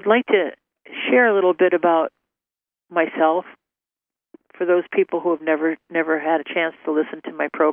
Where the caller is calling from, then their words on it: Ohio, United States; I'm calling from Ohio